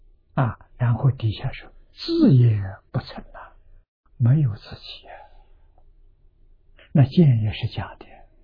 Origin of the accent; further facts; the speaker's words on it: China; 阿惟越智是梵语，我们中国人叫法身大士。